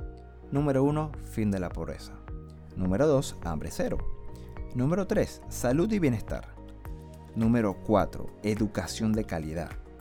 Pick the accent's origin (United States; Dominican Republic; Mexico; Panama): Panama; Panamá; Yo soy panameño, vivo en Ciudad de Panamá.